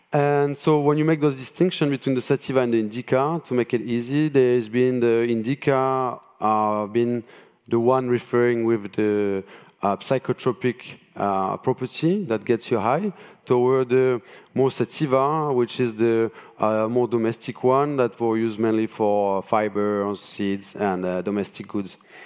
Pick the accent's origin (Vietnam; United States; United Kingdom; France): France; English is a second language; So as I'm French, as you could probably hear from my accent